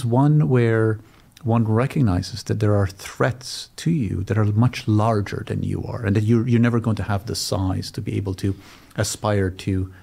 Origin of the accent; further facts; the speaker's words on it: Malta; accent: Maltese; So I'm actually delighted that Maltese, that you have people with my accent in your studio 2 weeks in a row.